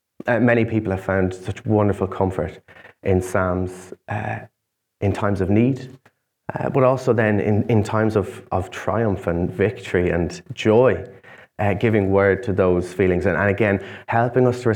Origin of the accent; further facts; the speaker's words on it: Ireland; We pride ourselves on suffering. That's called being Irish.